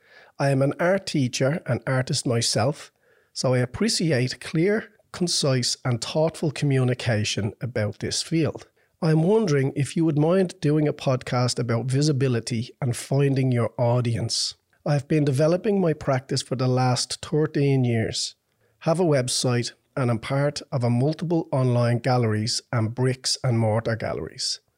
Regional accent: Dublin, Leinster, Ireland; now in Australia; Well, I'm from Dublin in Ireland. It's the capital city on the East Coast.

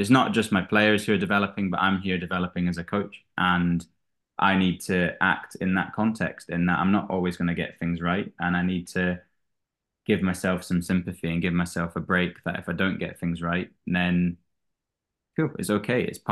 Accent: Edinburgh, Scotland, United Kingdom; also born or lived in England; So I'm from Edinburgh. I was born in England, but moved up to Scotland when I was 18 months old. So born in England, raised in Scotland. So I identify as a proud Scotsman.

